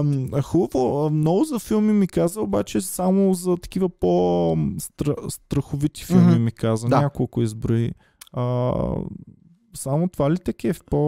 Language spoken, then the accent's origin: Bulgarian; Stara Zagora, Stara Zagora Province, Bulgaria; Аз имах голяма дилема, защото съм от Стара Загора и много мекаме.